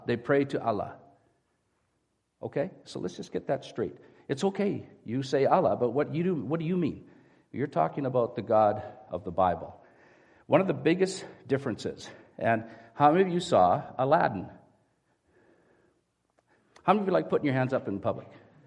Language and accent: English; Canada; I went, oh, right. I'm a Canadian.